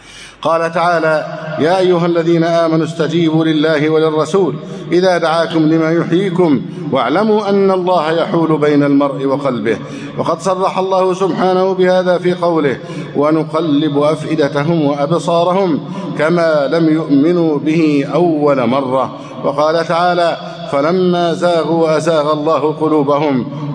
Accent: Egypt

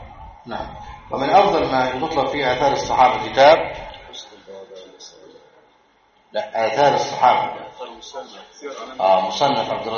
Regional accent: Egypt; في بلادنا مصر

